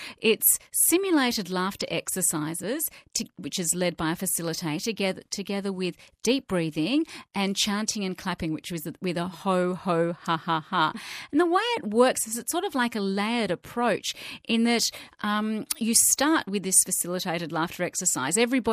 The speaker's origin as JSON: {"language": "English", "town": "Melbourne", "region": "Victoria", "country": "Australia", "tie": "born or raised there", "said": "I grew up in leafy Blackburn, and then less leafy Borwin in Melbourne."}